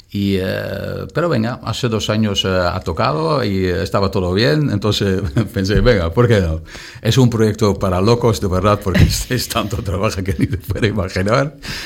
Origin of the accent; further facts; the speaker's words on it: Netherlands; Spanish is a second language; now in Sitges, Spain; Porque soy holandés y tengo la casa allá.